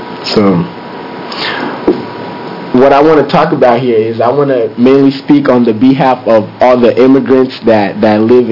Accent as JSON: {"language": "English", "country": "Togo", "moved": "yes", "lives_now": "United States", "said": "I'm from Togo, West Africa. I moved to the U.S. In 2000, November 2000."}